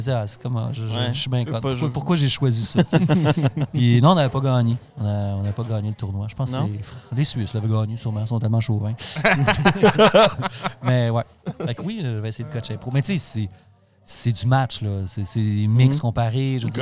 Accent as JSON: {"language": "French", "region": "Quebec", "country": "Canada"}